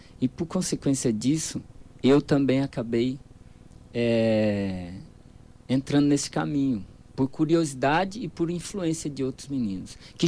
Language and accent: Portuguese; Dourados, Mato Grosso do Sul, Brazil; also born or lived in Campo Grande; Eu nasci em Campo Grande, no outro dia já viemos embora. Então, eu nasci lá, mas sou douradense. Fui criado aqui, né? Todo 38 anos dentro de Dourados.